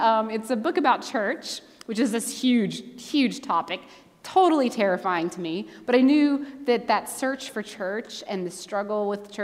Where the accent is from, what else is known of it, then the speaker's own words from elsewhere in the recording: Dayton, Tennessee, United States; coming from East Tennessee, tiny little town, Dayton, Tennessee. Most of the people in my hometown don't really think like me about these things